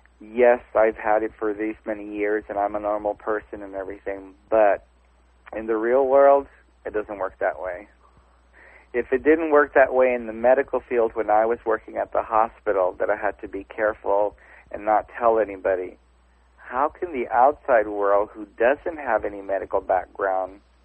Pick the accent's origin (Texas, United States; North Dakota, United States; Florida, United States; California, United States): Texas, United States; San Antonio; I'm from San Antonio, Texas.